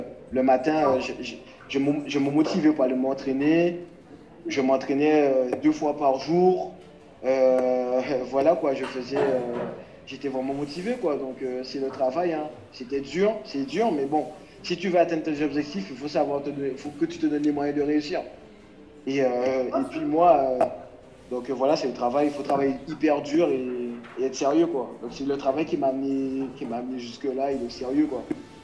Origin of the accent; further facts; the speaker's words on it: Marie-Galante, Guadeloupe; Marie-Galante, c'est dans mon cœur, donc c'est ma terre-mère